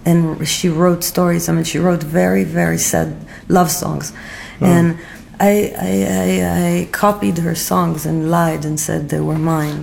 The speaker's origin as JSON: {"language": "English", "town": "Tel Aviv", "region": "Tel Aviv District", "country": "Israel", "tie": "born or raised there", "said": "I grew up in Tel Aviv, and nobody in my family was an artist."}